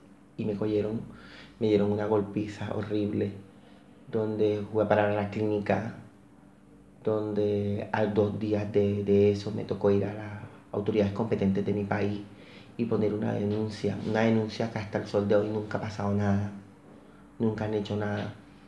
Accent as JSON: {"language": "Spanish", "town": "Barranquilla", "region": "Atlántico", "country": "Colombia", "said": "soy colombiano y vengo de la ciudad de Barranquilla. Soy gay"}